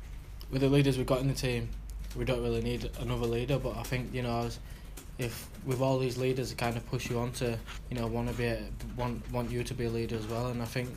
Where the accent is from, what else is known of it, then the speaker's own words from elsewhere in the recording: Leeds, Yorkshire and the Humber, United Kingdom; Obviously, I'm from Leeds, so I know a lot of my friends and stuff